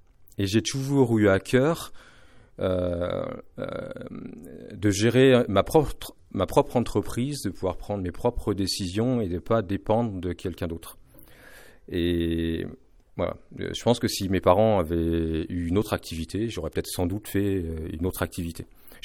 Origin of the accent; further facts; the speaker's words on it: Voiron, Auvergne-Rhône-Alpes, France; also born or lived in Saint-Martin-d'Hères / Lyon; j'ai toujours habité là. Je suis né à Voiron. Enfin, à Saint-Martin-d'Hères, mais j'ai toujours vécu à Voiron.